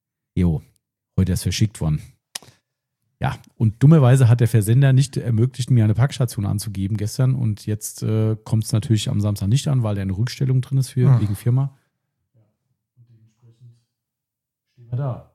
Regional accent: Steinfischbach, Hesse, Germany; Stein-Tischbach, übrigens mein Heimatort.

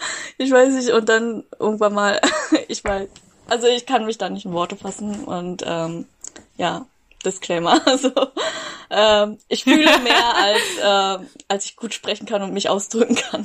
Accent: Berlin, Germany; Also, ich bin Berlin aufgewachsen. Ich würde mich jetzt auch als Berlinerin bezeichnen, weil ich länger als 10 Jahre hier lebe.

